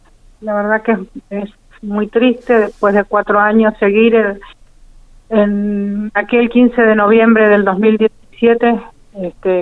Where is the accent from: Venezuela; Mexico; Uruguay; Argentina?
Argentina; Chaco; now in Mar del Plata, Argentina; Nosotros somos oriundos de Chaco. Ajá. Mi hijo es el único chaqueño de Lara San Juan. Somos chaqueños mi marido, mi hija del medio, mi hijo y yo.